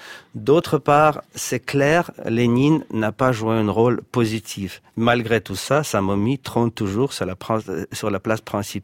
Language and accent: French; Saint Petersburg, Russia; French is a second language; dans ma ville natale, qui est retrouvé son nom d'origine, Saint-Pétersbourg